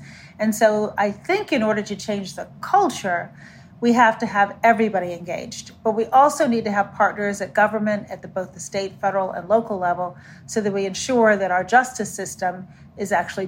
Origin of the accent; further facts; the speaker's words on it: Chicago, Illinois, United States; the mayors from San Francisco, Minneapolis, Chicago, my hometown, D.C., Atlanta, and New York, and Los Angeles.